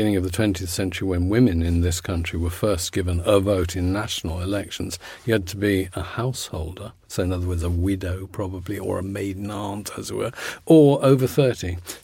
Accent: Putney, London, United Kingdom; I come from Putney, and the church, St. Mary's on Putney Bridge, is still there.

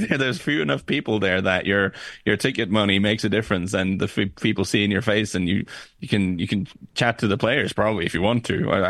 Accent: Norway; I grew up in Norway

